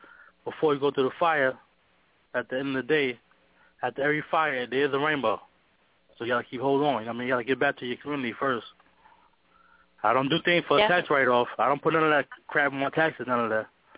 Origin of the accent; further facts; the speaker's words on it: Brooklyn, New York, United States; For those who don't know, I'm from New York, Brooklyn originally, but I moved, migrated all over the damn place.